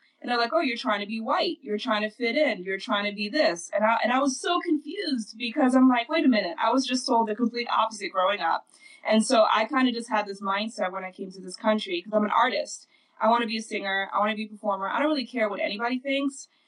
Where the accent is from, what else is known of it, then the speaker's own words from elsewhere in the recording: Netherlands; So growing up in Holland, you know, I didn't really see race as a child.